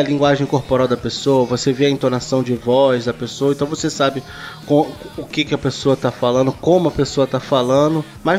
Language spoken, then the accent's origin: Portuguese; Rio de Janeiro, Brazil; eu sou do Rio